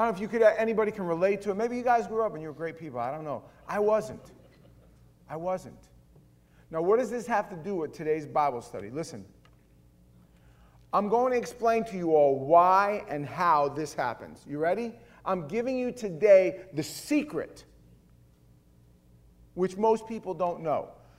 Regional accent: Queens, New York, United States; also born or lived in Brooklyn; I was born in Brooklyn. My parents moved to Queens, and I grew up in that same house.

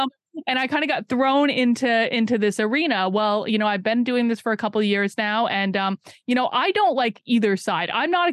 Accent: Vermont, United States; I grew up in Vermont.

